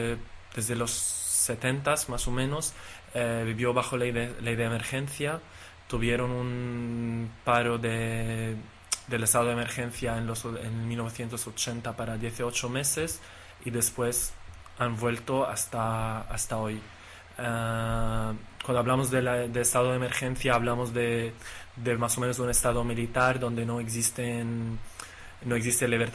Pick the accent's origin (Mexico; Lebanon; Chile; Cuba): Lebanon; also born or lived in Egypt; now in Barcelona, Spain; soy del Líbano, vivo en Barcelona. Viví en Egipto un año y medio y he hecho muchos viajes después.